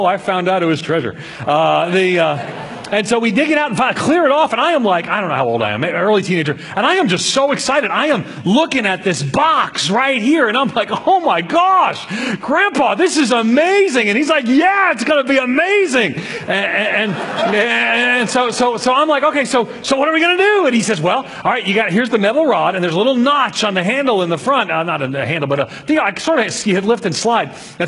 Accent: Long Island, New York, United States; I grew up in New York on Long Island. And I don't come from a Christian family.

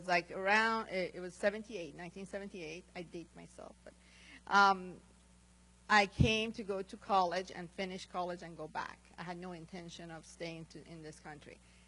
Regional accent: Tehran, Tehran Province, Iran; I'm from Iran. So, Tehran.

